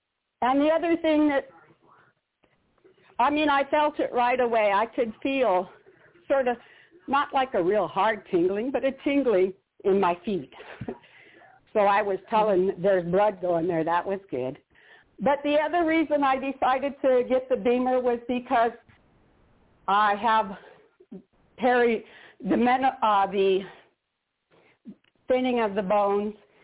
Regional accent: Battle Ground, Washington, United States; I'm from Battleground, Washington.

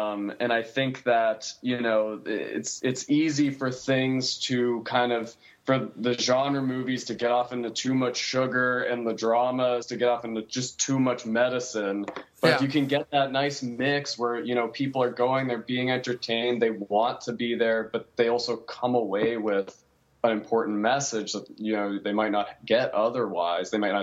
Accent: New England, United States; growing up in New England, that's like, you have one of those on every corner.

